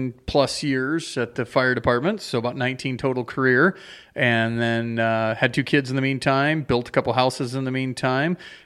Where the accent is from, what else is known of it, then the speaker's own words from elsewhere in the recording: Montana, United States; also born or lived in North Dakota; Since I was from Montana, I like to hunt